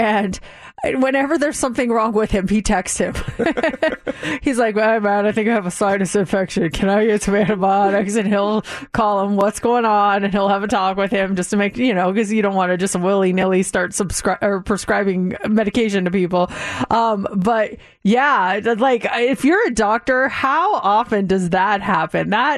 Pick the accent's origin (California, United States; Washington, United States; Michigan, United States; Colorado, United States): Colorado, United States; I grew up in Colorado, right by Golden, Colorado, which is where Coors Light is Coors is manufactured.